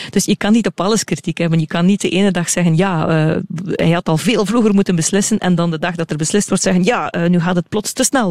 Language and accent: Dutch; Flanders, Belgium; waar we als Vlamingen trots op zijn